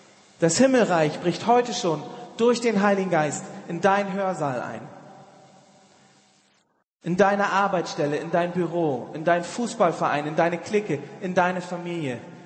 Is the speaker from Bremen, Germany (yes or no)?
yes; Bremen, Germany; ich bin Bremer eigentlich